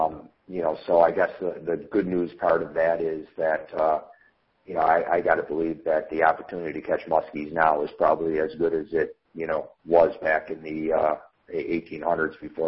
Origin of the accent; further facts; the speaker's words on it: Grand Island, New York, United States; my uncle was a member of a fishing club where I grew up on Grand Island, New York, right in the upper Niagara River